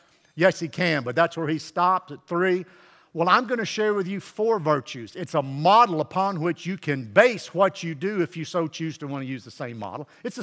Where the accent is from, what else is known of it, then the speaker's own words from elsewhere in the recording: Bowling Green, Kentucky, United States; born there; I was born in Bowling Green. I have my bachelor's and master's from Western Kentucky University. My family is 7-8 generations deep.